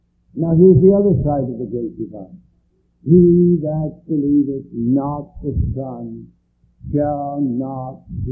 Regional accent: Bristol, South West England, United Kingdom; Where do you come from? I said, Bristol.

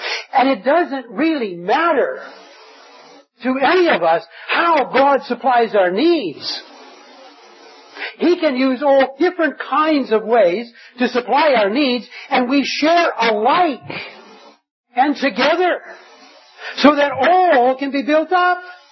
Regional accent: Michigan, United States; I guess I come from, that's the first thing that comes to my mind, but I come from Michigan, right?

